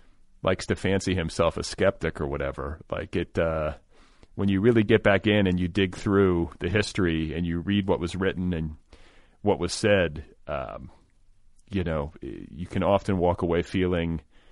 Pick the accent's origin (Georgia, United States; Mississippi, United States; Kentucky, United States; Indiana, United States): Indiana, United States; As was I. I don't know if you recall that, but I was raised.